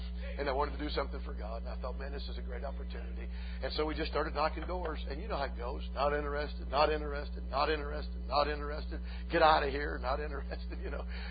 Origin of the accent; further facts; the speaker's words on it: Georgia, United States; I'm from Georgia. This is my first time. I've been north of the Mason-Dixon line maybe 3 times in my life.